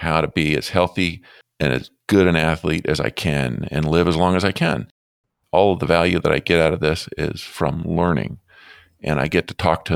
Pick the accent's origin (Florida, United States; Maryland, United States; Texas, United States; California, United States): Florida, United States; I grew up in South Florida, so I grew up in the sun.